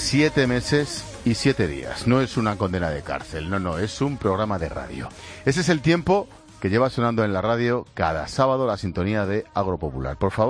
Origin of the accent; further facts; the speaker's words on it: Madrid, Community of Madrid, Spain; nosotros somos urbanitas de Madrid, de toda la vida